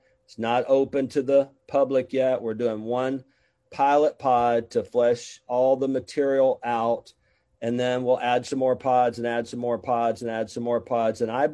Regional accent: Mobile, Alabama, United States; because I grew up Poe in Mobile, Alabama, on welfare.

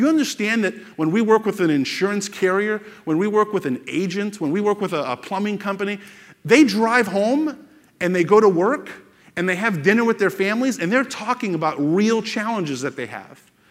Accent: West Palm Beach, Florida, United States; As you know, we're from South Florida, West Palm Beach.

